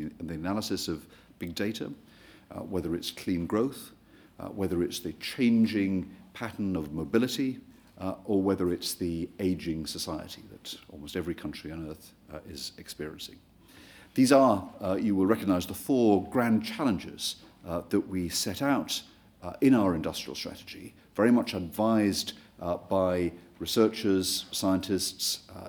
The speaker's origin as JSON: {"language": "English", "region": "North East England", "country": "United Kingdom", "tie": "born or raised there", "said": "Now, growing up on Teesside, I saw this at first hand."}